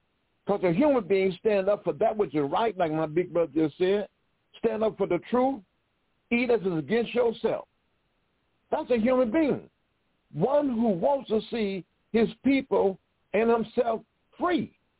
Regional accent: Detroit, Michigan, United States; our grandmother, and I'm from Detroit, Michigan. I mean, every elder that I knew then as a child coming up in the 40s and the 50s, 60s, they had a garden in their yard.

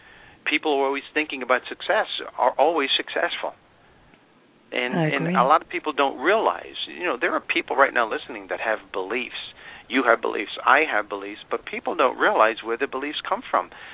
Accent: Brooklyn, New York, United States; Yeah, but originally I'm from Brooklyn, New York, so.

